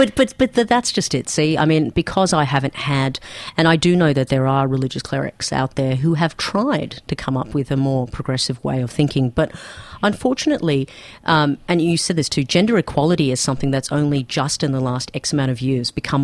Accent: Pakistan; Like, I come from Pakistan, where it's forbidden by law, you can be put in prison

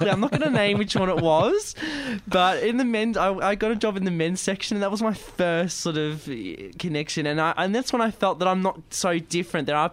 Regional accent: Melbourne, Victoria, Australia; Like, I grew up in Albert Park, and all these people were from Toorak and Brighton.

